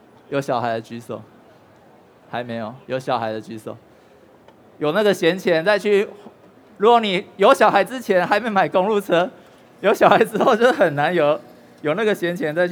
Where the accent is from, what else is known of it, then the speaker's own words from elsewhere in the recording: Nantou County, Taiwan; 然后就回到我们的家乡南投。